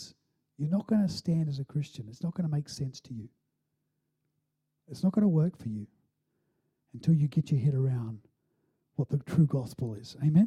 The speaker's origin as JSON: {"language": "English", "country": "New Zealand", "tie": "born or raised there", "said": "I mean, I grew up in New Zealand where you just were raised to run with bare feet. It's just the way it was."}